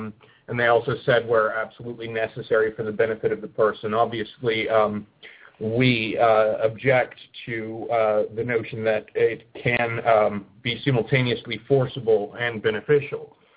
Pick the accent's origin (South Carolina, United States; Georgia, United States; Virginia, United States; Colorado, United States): Colorado, United States; I am from the Colorado area originally.